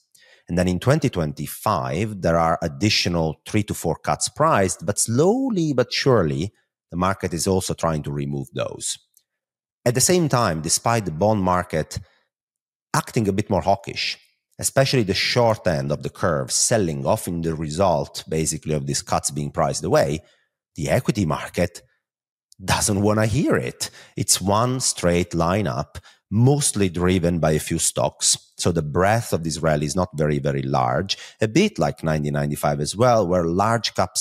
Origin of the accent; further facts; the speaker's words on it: Italy; accent: Italian; English is a second language; So you have the pleasure to listen to my Italian accent for half an hour.